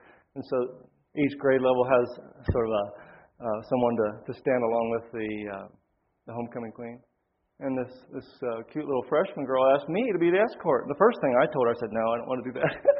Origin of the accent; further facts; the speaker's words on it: Mountain City, Tennessee, United States; moved away; also born or lived in Lancaster, Pennsylvania; We all grew up in Tennessee. I was 6 weeks old when we moved from Lancaster, Pennsylvania, to Mountain City, Tennessee, a small rural town.